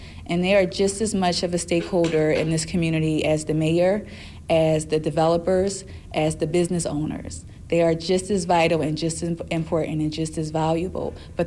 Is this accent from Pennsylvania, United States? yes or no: yes; Philadelphia, Pennsylvania, United States; I'm from Broad and Erie, so this is my community that I'm helping to improve. You know, I grew up at Broad and Erie at the height of crack, so I know.